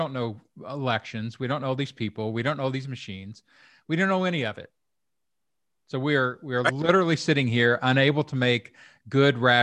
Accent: Kentucky, United States; I grew up in Kentucky.

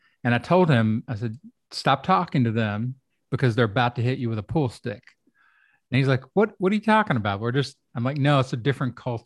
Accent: Kentucky, United States; I grew up in Kentucky as I was the first person in my family to go to college. So it was a working class neighborhood, very redneck, very, you know, just off the farm.

